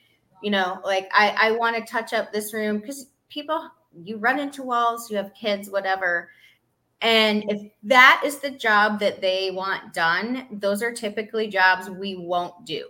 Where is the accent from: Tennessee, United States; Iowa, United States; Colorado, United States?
Iowa, United States; We are not from Florida. We're from the Midwest. He's from Illinois. I'm from Iowa.